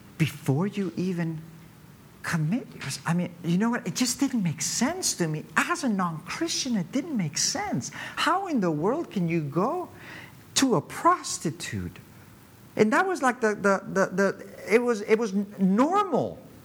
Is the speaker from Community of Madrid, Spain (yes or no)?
no; Cala Rajada, Balearic Islands, Spain; English is a second language; I'm from Cala Rajada. I was working there in bars